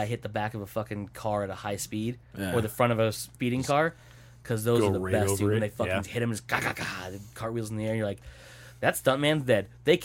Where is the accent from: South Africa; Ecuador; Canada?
Canada; Oh, my parents are rich. We're Canadian.